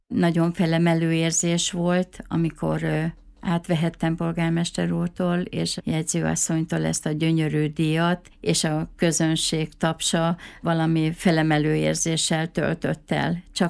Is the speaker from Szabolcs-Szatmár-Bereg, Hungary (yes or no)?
no; Jász-Nagykun-Szolnok, Hungary; born there; now in Miskolc, Hungary; Én Szolnok megyében egy kis alföldi városban születtem, és 82-ben kötöttünk házasságot férjemmel, és 83 óta élünk Miskolcon együtt